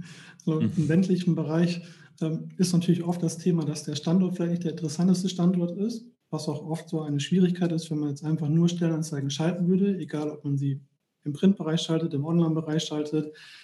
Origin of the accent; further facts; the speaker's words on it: Bielefeld, North Rhine-Westphalia, Germany; Wir kommen hier aus Bielefeld in der Region